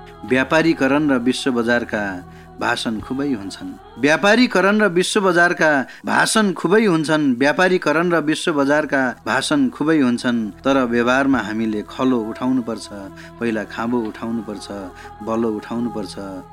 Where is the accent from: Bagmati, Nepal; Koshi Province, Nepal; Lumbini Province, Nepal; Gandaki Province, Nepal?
Lumbini Province, Nepal; now in Birendranagar, Nepal; म लुम्बिनी प्रदेशको बासिन्दा हुँ र विगत 22-25 वर्षदेखि कर्णाली प्रदेश वीरेन्द्रनगर सुर्खेतमा बसिरहेको छु। एउटा के हुन जरुरी छ भने म थारू भाषा जान्दैन, मेरो समुदायमा एक घर पनि थारूको बस्ती छैन, त्यसैले म थारू भाषा जान्दैन।